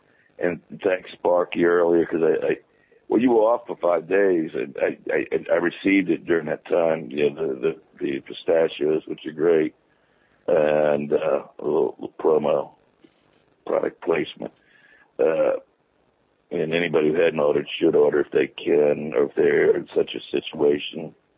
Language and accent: English; Louisiana, United States; I'm from Louisiana, Bob.